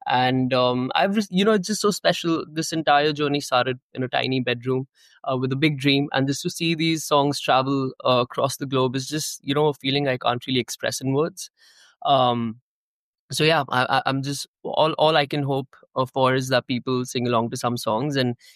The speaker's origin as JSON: {"language": "English", "country": "India", "first_language": "Hindi", "second_language": "English", "said": "Hindi is my first language, so it's always it feels special when people sing back a song that you've written in your bedroom back at you."}